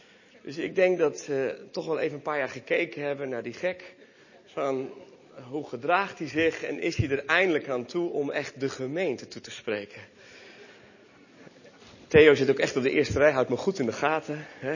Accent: Flanders, Belgium; Ik ben opgegroeid als zoon van zendelingen in België. Mijn ouders waren zendelingen uit België, dus daar ben ik geboren. Daar ben ik opgegroeid als Nederlander tussen de Vlamingen. Dus ik kan ook de preek in het Vlaams houden.

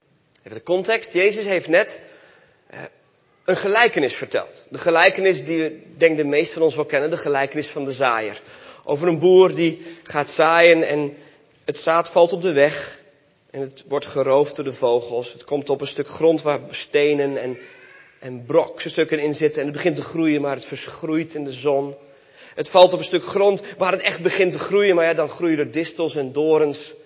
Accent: Flanders, Belgium; Ik ben opgegroeid als zoon van zendelingen in België. Mijn ouders waren zendelingen uit België, dus daar ben ik geboren. Daar ben ik opgegroeid als Nederlander tussen de Vlamingen. Dus ik kan ook de preek in het Vlaams houden.

